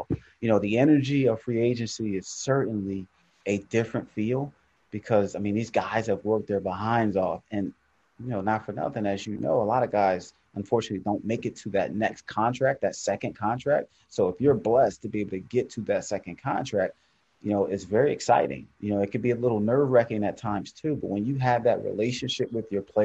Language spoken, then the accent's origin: English; Philadelphia, Pennsylvania, United States; because for me growing up in North Philadelphia, I didn't have that.